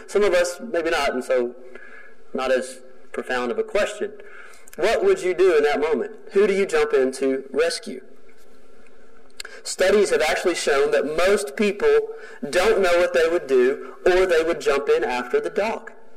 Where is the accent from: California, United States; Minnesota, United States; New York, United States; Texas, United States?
Texas, United States; I grew up in the East Texas version of Noah's Ark, okay?